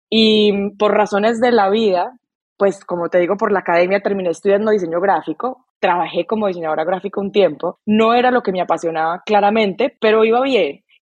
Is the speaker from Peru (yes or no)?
no; Medellín, Antioquia, Colombia; para una persona como yo que crecí en Medellín, es un tema complejo